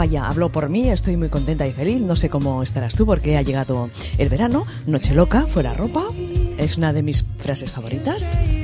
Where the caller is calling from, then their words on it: Córdoba, Argentina; soy de Córdoba, Argentina, tengo 20 años